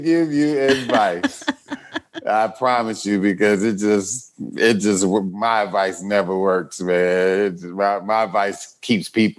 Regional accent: Chicago, Illinois, United States; Chicago, Southside.

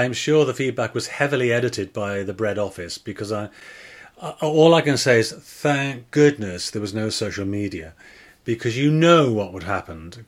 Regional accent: Liverpool, North West England, United Kingdom; I am from Liverpool.

